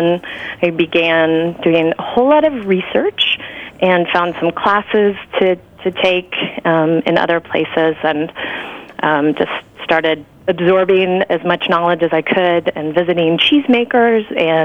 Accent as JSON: {"language": "English", "region": "the South", "country": "United States", "tie": "born or raised there", "said": "I grew up in the South, but my parents are both from the North"}